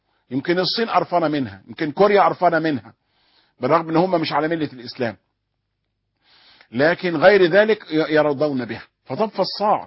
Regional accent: Egypt

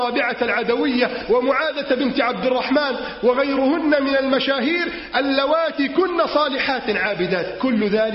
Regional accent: Egypt

